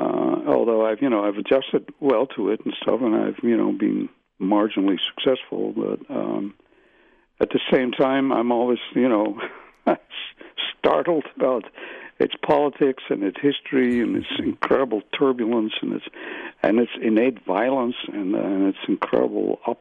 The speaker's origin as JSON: {"language": "English", "country": "Netherlands", "accent": "Dutch", "second_language": "English", "said": "they were probably intrigued by my Dutch accent and stuff."}